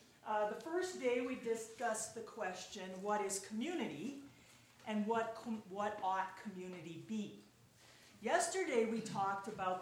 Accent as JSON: {"language": "English", "town": "Sioux Falls", "region": "South Dakota", "country": "United States", "said": "I am from Sioux Falls, South Dakota. I teach at Augustana College in Sioux Falls."}